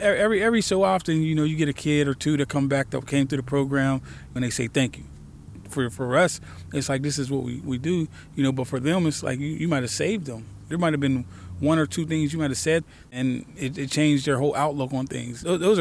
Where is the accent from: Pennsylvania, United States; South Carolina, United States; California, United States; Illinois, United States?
Pennsylvania, United States; Pittsburgh; I grew up in Northview Heights, which is a housing project about 5 minutes away from here.